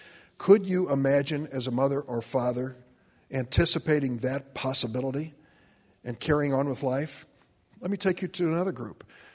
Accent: East St. Louis, Illinois, United States; grandfather had chosen the St. Louis choice instead of the Chicago choice, and that's why I ended up growing up in East St. Louis, in the Lithuanian community.

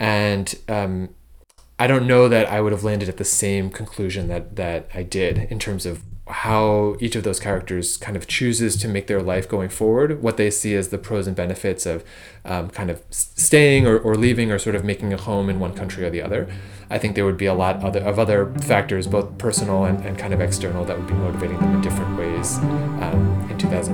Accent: Brooklyn, New York, United States; moved away as an adult; now in Seattle, United States; for me, I grew up in Brooklyn, and I spent all of my life there until going to college.

